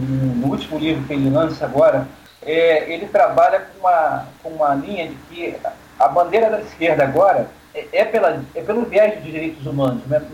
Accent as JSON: {"language": "Portuguese", "region": "Rio de Janeiro", "country": "Brazil", "tie": "born or raised there", "said": "sul do estado, de onde eu sou originário"}